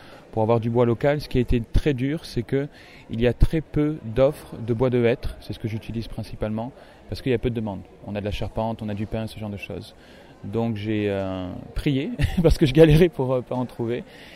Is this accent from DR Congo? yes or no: no; France; born there; je suis né en France, d'origine slave, ancien cuisinier de formation, cuisinier en Australie pendant quelques années